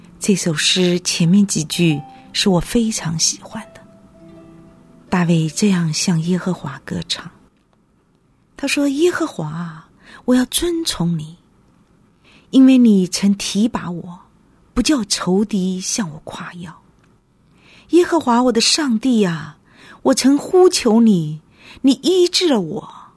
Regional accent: China; moved away as an adult; now in United States; 当我从中国来到美国的时候，是因为厌倦了北京的生活

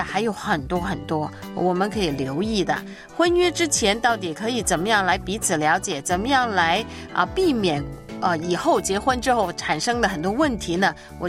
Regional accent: China

